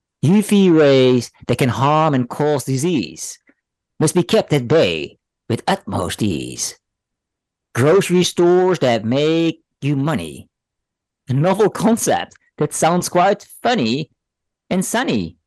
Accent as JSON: {"language": "Dutch", "country": "Netherlands", "accent": "Dutch", "said": "je moet het even doen met mijn Nederlandse accent in het Engels."}